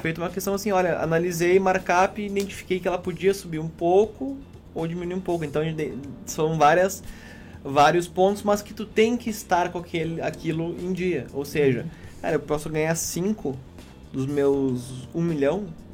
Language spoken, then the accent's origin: Portuguese; Uruguaiana, Rio Grande do Sul, Brazil; Sempre comento, lá em Uruguaiana, de onde eu venho, existe um período muito sazonal.